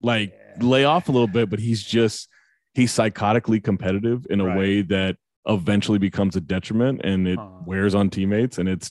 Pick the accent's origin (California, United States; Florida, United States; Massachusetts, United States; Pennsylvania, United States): California, United States; Sacramento; Like, growing up in Sacramento, I just picked the Wolves as a kid.